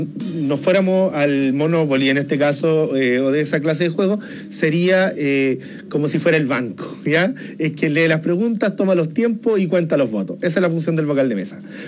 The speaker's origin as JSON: {"language": "Spanish", "town": "Curicó", "region": "Maule", "country": "Chile", "said": "allá en la zona del Maule, que somos nosotros de Curicó"}